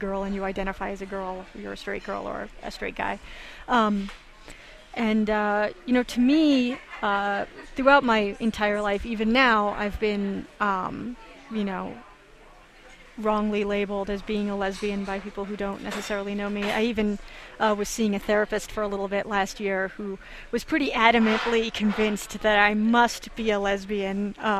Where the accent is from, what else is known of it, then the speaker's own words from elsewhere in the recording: Santa Fe, New Mexico, United States; And also because I grew up in Santa Fe